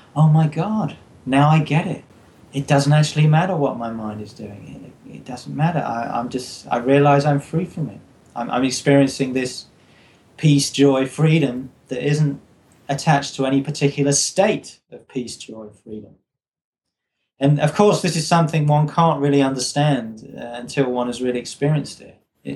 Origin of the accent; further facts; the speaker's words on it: United Kingdom; Got to have a tea break, being a Brit.